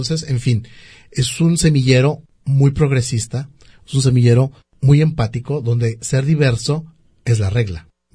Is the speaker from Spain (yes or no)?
no; Mexico; yo como mexicano, que hemos vivido una sinfín de batallas en el gobierno mexicano